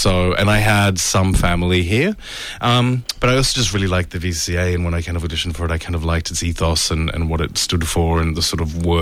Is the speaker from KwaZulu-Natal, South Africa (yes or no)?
no; Johannesburg, Gauteng, South Africa; moved away as an adult; I grew up in South Africa in the 80s. I went to a high school that didn't even have drama as a subject.